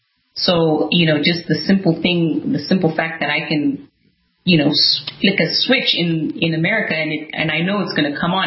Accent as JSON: {"language": "English", "country": "Zimbabwe", "tie": "born or raised there", "said": "when I was growing up in Zimbabwe, you know, we would invite family over for a barbecue, and they live across town."}